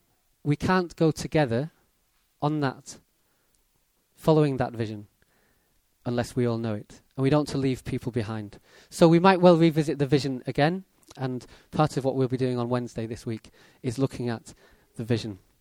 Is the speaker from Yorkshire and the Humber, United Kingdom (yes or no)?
no; Wales, United Kingdom; born there; I was born in Wales.